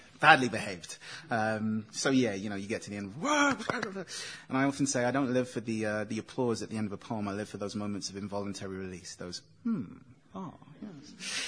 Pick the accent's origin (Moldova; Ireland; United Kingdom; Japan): United Kingdom; London; So I was raised in London, came up through southeast London